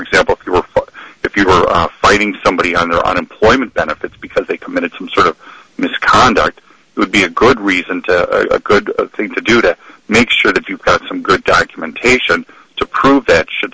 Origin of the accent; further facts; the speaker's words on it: Wisconsin, United States; I graduated from Hamlin Law, and I'm originally from Wisconsin.